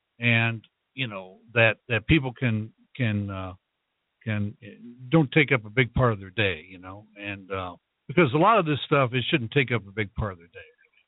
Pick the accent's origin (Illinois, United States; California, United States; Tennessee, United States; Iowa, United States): Illinois, United States; now in Las Cruces, United States; After that, I went to law school at John Marshall Law School in Chicago, because I'm from Illinois.